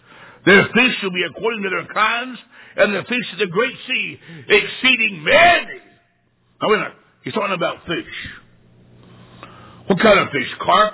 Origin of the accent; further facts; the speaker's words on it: Illinois, United States; I said, ma'am, I'm from Illinois. I'm enjoying your wonderful weather.